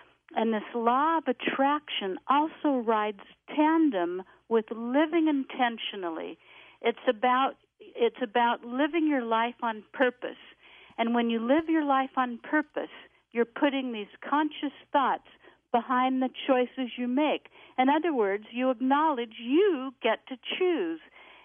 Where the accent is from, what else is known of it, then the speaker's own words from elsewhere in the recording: Sherman Oaks, California, United States; I grew up in Sherman Oaks, an area you know very well.